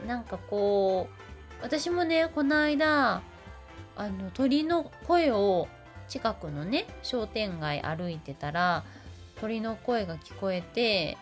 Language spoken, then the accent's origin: Japanese; Osaka, Japan; 私大阪生まれ大阪育ちのはぐれ役者